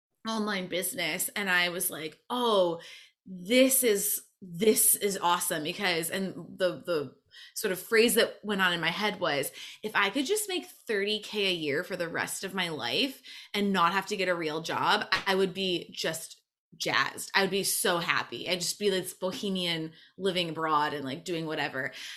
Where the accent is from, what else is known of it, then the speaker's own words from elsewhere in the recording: Michigan, United States; I had moved back to the States. I'm from Michigan originally. I was, you know, back at home for a while.